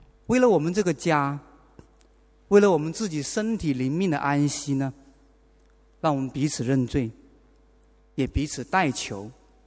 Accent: China; 一般来讲呢，我们中国人呢是很怕当面对质的

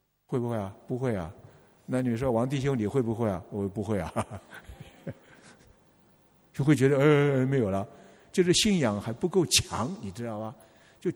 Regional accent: China; 天人合一，这是我们中国人最高的境界呀。

